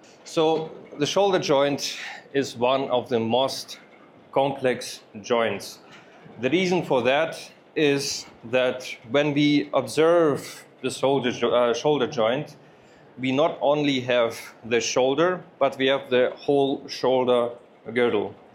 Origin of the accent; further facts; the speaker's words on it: Germany; The only thing you know that I am from Germany and I'm a physical therapist.